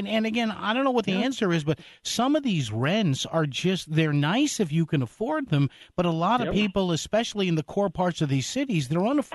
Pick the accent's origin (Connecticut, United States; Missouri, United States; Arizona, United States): Connecticut, United States; New Haven; these developments that we see in places like Bridgeport and Hartford and my hometown, New Haven